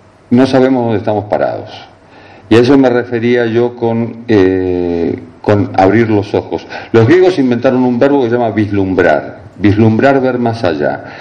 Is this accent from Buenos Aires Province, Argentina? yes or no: yes; Quilmes, Buenos Aires Province, Argentina; Yo a los 9 años vendía diarios e iba con repartiendo diarios por mi pueblo, Quilmes, en Argentina